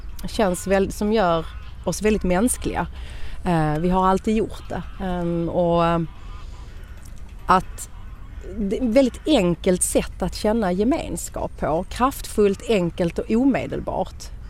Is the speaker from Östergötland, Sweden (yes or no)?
no; Malmö, Skåne, Sweden; Men jag är sångerska från Malmö.